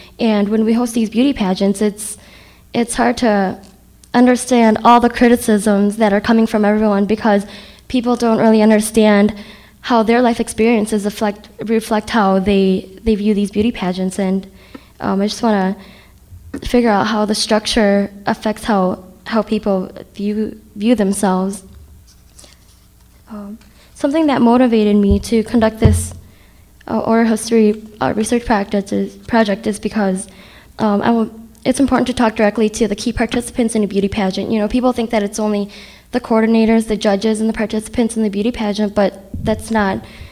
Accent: United States; growing up in America, you never, and being an and having refugee parents, you never really are able to put yourself in the societal context and understand where you're from.

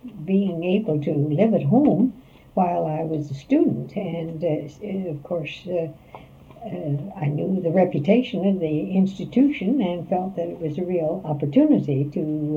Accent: Wabash, Indiana, United States; I was born in Indiana and lived there in Wabash until I graduated from high school.

